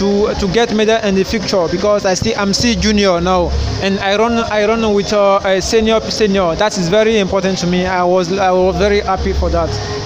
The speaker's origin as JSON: {"language": "English", "country": "Benin", "second_language": "English", "said": "I'm from Benin Republic."}